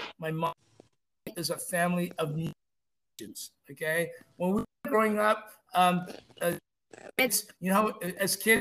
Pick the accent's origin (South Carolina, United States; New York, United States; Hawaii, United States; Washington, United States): Hawaii, United States; I grew up of Hawaii. And when I grew up in Hawaii, I got involved in some very nefarious stuff.